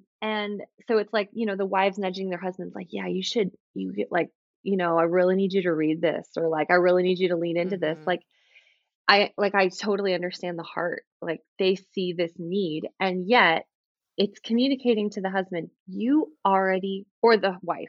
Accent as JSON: {"language": "English", "country": "Canada", "said": "I'm Canadian, so I can say"}